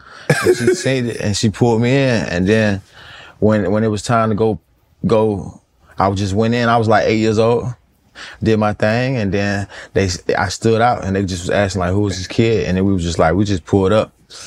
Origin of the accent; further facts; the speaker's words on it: Atlanta, Georgia, United States; It was like, and then I'm from Atlanta, so, you know, like